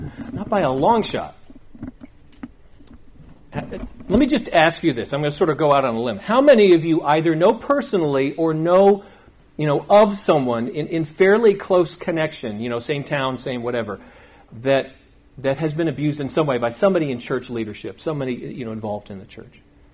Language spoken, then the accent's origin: English; South Carolina, United States; Youth pastor from my hometown in South Carolina when I was there. Town of 15,000 people.